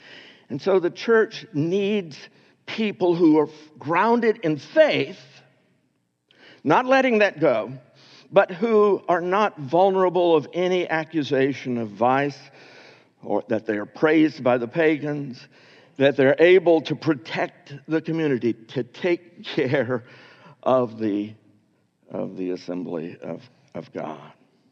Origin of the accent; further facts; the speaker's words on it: Texas, United States; when I was growing up in Texas, back in those days, this is back in the 50s, it was not legal for a woman to make a contract without her husband signing it.